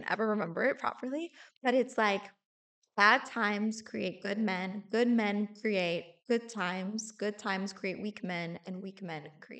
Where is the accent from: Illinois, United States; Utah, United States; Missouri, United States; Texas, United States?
Missouri, United States; St. Louis; I was thinking about this a lot recently where there's been, especially I'm from St. Louis.